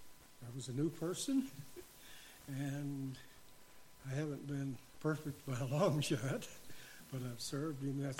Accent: Custer, United States; Well, I grew up here in Custer

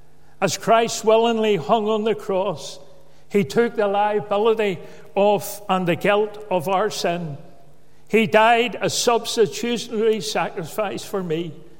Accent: Belfast, Northern Ireland, United Kingdom; As a young man, I was brought up in the Donegal Pass area of Belfast.

